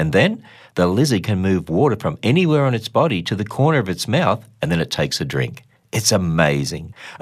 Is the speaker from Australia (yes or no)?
yes; Australia; In my home country of Australia, there's a little lizard called Moloch horridus.